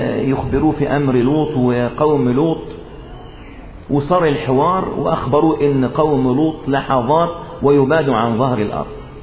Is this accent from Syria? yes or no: no; Egypt; وبيفكروا عندنا في مصر بقى ان بعد الدولة المدنية